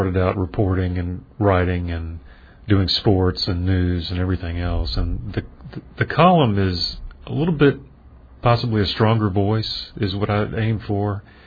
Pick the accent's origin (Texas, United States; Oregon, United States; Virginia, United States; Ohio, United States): Virginia, United States; Richmond; because I grew up in Richmond.